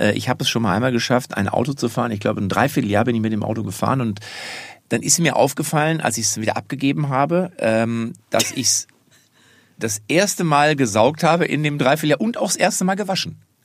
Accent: Lippstadt, North Rhine-Westphalia, Germany; Bin ich in meiner Heimatstadt in Lippstadt, ist so ein bisschen wie Berlin, nur ohne Menschen.

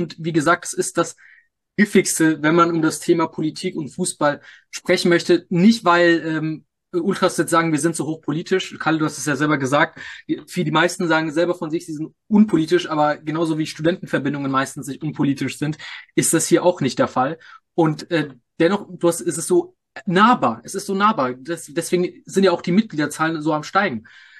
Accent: Munich, Bavaria, Germany; ich bin übrigens als Münchner natürlich ein großer Bayern-Fan

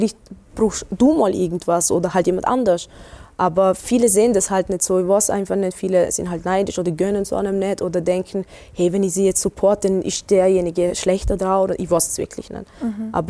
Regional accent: Morocco; Weil ich habe damals, wo ich jetzt im Urlaub war, habe ich Fotoshooting gehabt in meiner Heimatstadt in Marokko.

